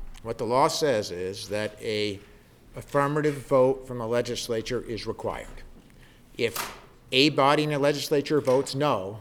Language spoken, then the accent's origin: English; Vermont, United States; You know, I'm from Windham County.